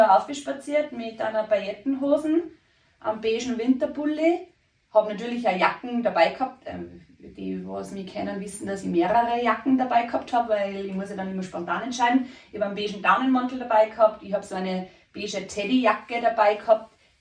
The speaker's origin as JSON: {"language": "German", "country": "Austria"}